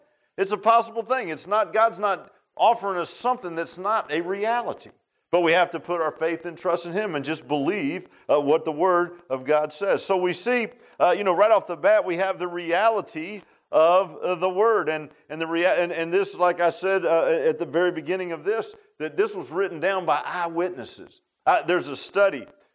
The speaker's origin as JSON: {"language": "English", "town": "Virginia Beach", "region": "Virginia", "country": "United States", "tie": "born or raised there", "said": "I grew up in Virginia Beach, and we all had boats. Everybody grew up with a boat."}